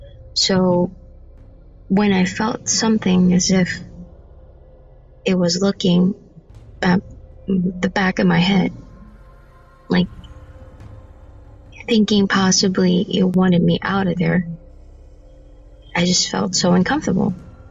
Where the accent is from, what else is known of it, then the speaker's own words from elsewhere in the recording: Philippines; I'm from the Philippines